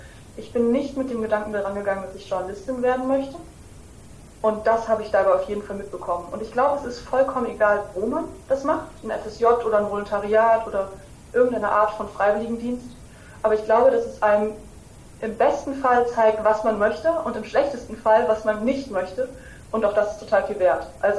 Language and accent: German; Leipzig, Saxony, Germany; bei mir in Leipzig, in meiner Heimatstadt.